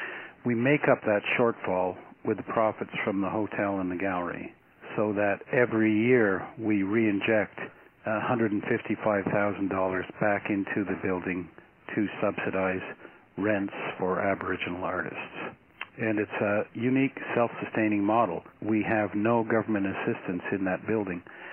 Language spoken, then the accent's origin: English; Montreal, Quebec, Canada; moved away as an adult; now in Vancouver, Canada; I was born in Montreal and grew up there, left in my 20s, so have been in Vancouver for 40 years.